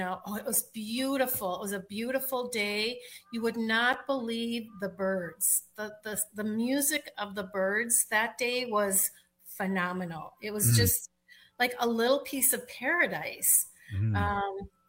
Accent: Minnesota, United States; like I grew up up in Stearns County, where the quarries are deep, deep, deep, deep, deep, where they cut all the granite out of it.

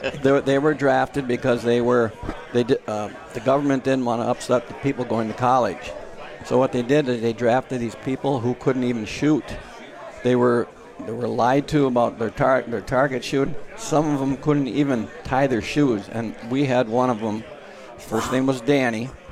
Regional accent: the North, United States; Of course, I took the position, hey, I'm from the North. We would win.

